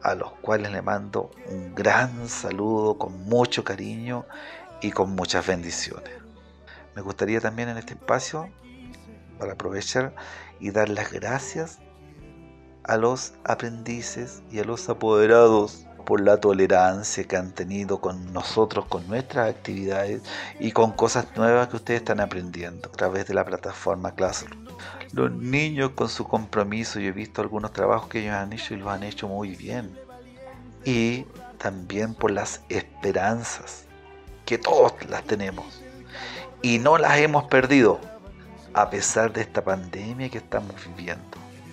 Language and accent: Spanish; La Unión, Los Ríos, Chile; vengo de una ciudad que se llama La Unión, que está entre Osorno y Valdivia. Así que soy provinciano igual que los que están en esta comuna